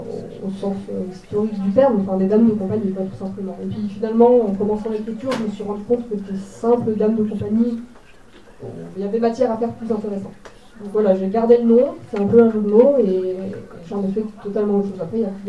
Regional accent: Bourgogne-Franche-Comté, France; J'ai 27 ans, je suis originaire de Saône-et-Loire, donc pas très très loin d'ici.

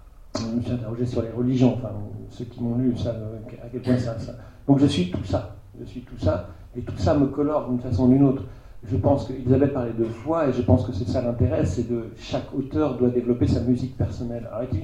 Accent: Pays de la Loire, France; first language Vendée patois; Je suis un rural, là. Les ruraux dans la science-fiction sont assez rares. J'ai parlé de patois vendéen jusqu'à l'âge de 10 ans, ce qui me rapproche plutôt des Québécois.

